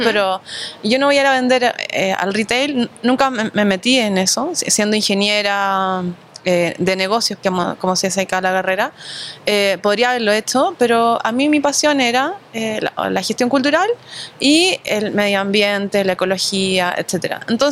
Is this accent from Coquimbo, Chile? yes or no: no; Santiago, Santiago Metropolitan Region, Chile; now in Buenos Aires, Argentina; Y hasta que vivía en Chile, tenía varios tipos de productos